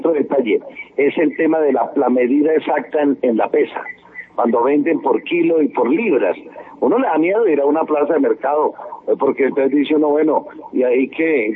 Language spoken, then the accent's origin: Spanish; Cajamarca, Tolima, Colombia; soy del campo de Cajamarca, Tolima, la despensa agrícola de Colombia.